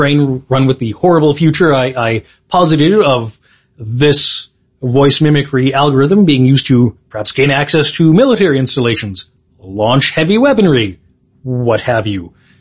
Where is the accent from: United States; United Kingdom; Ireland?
United Kingdom; England; I am English.